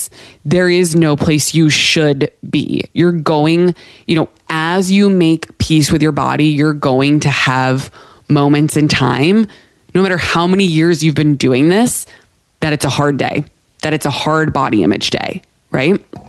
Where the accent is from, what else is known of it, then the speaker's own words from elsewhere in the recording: Pennsylvania, United States; This past weekend, I flew to Pittsburgh. That's where my parents still live. That's like my hometown outside of Pittsburgh.